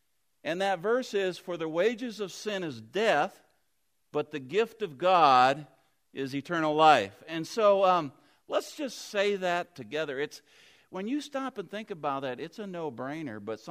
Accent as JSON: {"language": "English", "town": "St. Joe", "region": "Indiana", "country": "United States", "said": "Yes, we're from St. Joe, Indiana, which is a little bit east, southeast of Auburn. So Auburn is the town that we're closer to."}